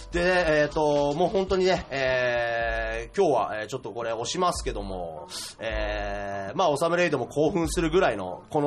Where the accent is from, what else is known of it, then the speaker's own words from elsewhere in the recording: Chiba, Japan; この地元千葉でっていうのが、